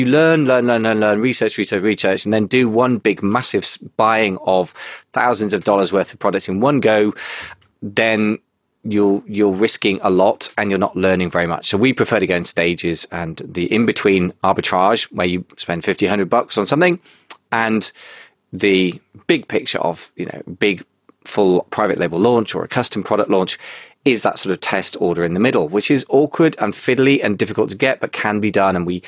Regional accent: United Kingdom; although I'm British and I understand the position of British sellers

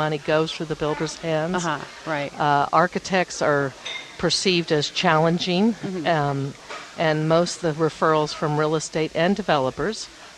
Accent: Kansas City, Missouri, United States; Yes, I'm from Kansas City originally and have a degree in interior design.

